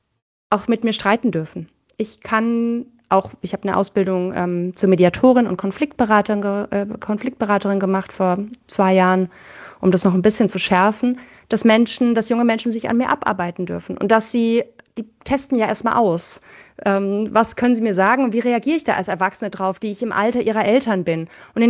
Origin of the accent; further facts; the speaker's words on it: Baden-Württemberg, Germany; ich komme aus einem kleinen Ort im Schwarzwald